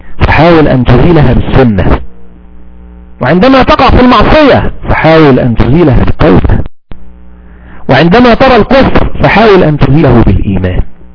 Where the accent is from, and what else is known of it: Egypt